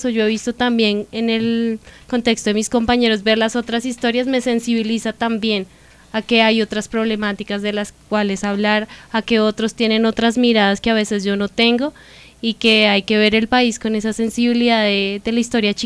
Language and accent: Spanish; Colombia; todo eso también hace parte de lo que yo soy como país, de lo que soy en como colombiana.